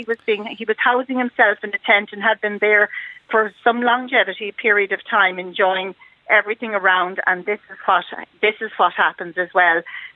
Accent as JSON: {"language": "English", "town": "Sandymount", "region": "Leinster", "country": "Ireland", "said": "I'm from Sandymount"}